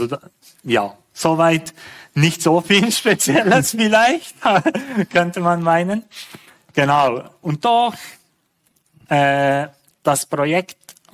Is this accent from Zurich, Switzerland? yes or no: no; Bern, Switzerland; Wir sind beide aus Bern, wohnen dort in einem hübschen, relativ neuen Wohnprojekt.